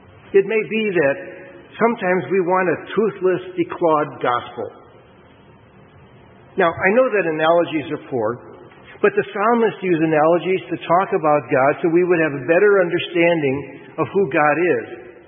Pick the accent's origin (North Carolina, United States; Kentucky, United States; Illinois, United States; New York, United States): Illinois, United States; Chicago; Now, I'm a kid from Chicago, no longer a kid, but I grew up in Chicago